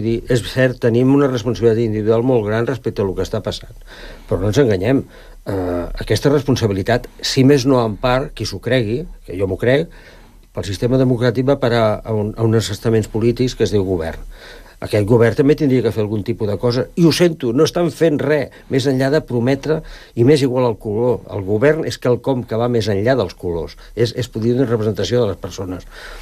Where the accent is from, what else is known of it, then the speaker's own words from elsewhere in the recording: Sant Cugat del Vallès, Catalonia, Spain; Jo sóc de Mirassol i reivindico lo de Mirassol